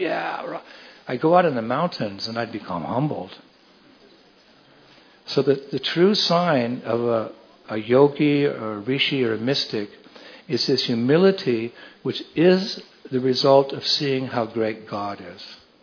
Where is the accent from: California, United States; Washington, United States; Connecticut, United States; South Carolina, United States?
California, United States; Like when I was a kid, I'm from California, United States of America, and we had everything there.